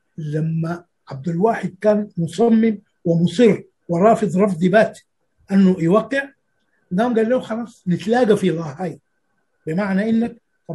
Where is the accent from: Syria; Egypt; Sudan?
Sudan; الجاي أنا من السودان